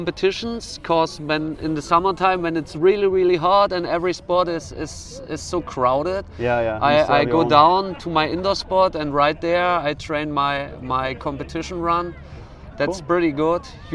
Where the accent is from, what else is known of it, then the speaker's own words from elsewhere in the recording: Germany; English is a second language; moved away as an adult; now in Zurich, Switzerland; I'm from Germany